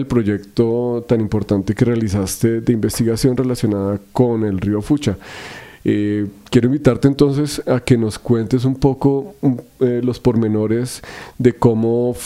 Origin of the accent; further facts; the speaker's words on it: Bogotá, Colombia; Una parte fundamental de nuestra historia y de nuestra vida como bogotanos.